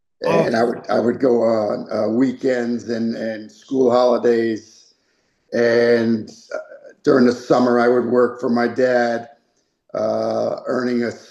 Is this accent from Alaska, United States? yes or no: no; Blue Point, New York, United States; We're born and raised in Blue Point, New York. The whole family's there.